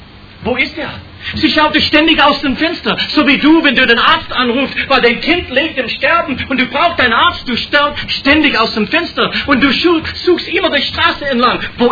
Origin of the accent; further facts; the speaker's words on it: United States; German is a second language; Und ich glaube, als Amerikaner, also die Ferne hat nichts damit zu tun